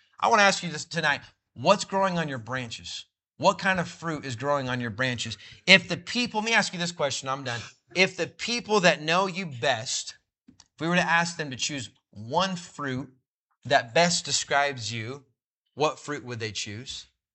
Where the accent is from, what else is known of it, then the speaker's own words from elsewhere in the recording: Sacramento, California, United States; Man, it's better out here in the country than when I grew up in Sacramento.